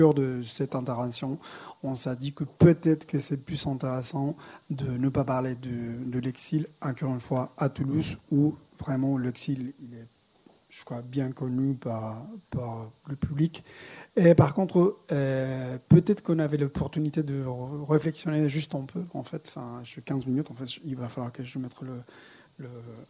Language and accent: French; Zaragoza, Aragon, Spain; vu que moi je viens de Saragosse